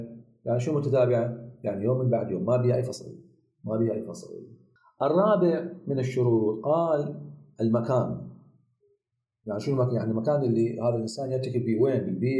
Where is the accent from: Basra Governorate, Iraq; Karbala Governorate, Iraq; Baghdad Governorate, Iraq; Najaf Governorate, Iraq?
Basra Governorate, Iraq; Basra; المعروف عندنا بالبصرة يسموها خطوة الإمام علي